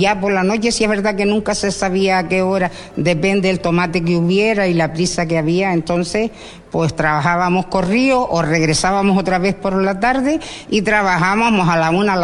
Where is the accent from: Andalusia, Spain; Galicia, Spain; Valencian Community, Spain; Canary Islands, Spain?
Canary Islands, Spain; Cofete; also born or lived in Jandía; soy de Jandía y criada en Cofete.